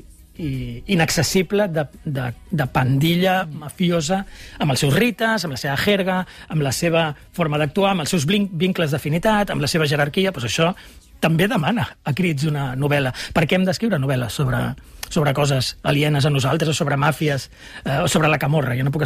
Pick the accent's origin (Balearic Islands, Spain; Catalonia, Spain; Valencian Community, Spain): Catalonia, Spain; Jo, d'adolescent, feia servir una jerga particular en el meu poble, que era una jerga, no diria ni tan sols del meu poble ni del Baix Llobregat, era una jerga de tres carrers del meu poble